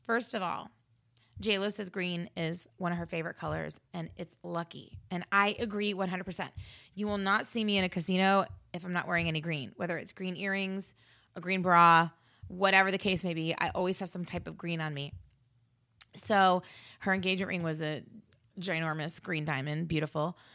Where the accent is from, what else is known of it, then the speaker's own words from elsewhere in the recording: Florida, United States; I'm not properly prepared for this because I'm from Florida and there's not enough clothes to keep me warm.